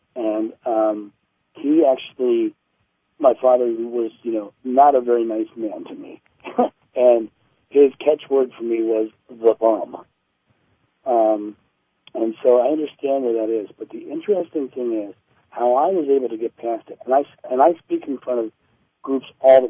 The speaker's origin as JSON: {"language": "English", "town": "Rehoboth Beach", "region": "Delaware", "country": "United States", "said": "Oh, I'm originally from Rehoboth Beach, Delaware, so I know a lot of that area."}